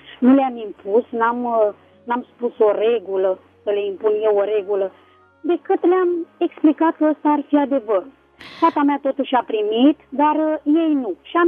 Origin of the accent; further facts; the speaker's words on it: Bucharest, Romania; sunt din București. Eu sunt creștină de un an de zile. Încă nu sunt botezată